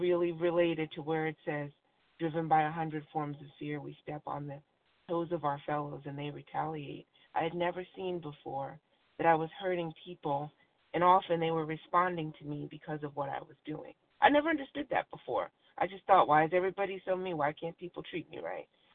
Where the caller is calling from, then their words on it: Virginia, United States; in Virginia.